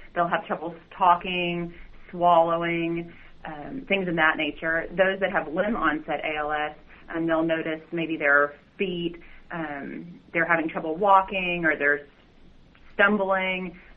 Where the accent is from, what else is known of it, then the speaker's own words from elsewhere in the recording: Texas, United States; I actually grew up in the Dallas-Fort Worth area.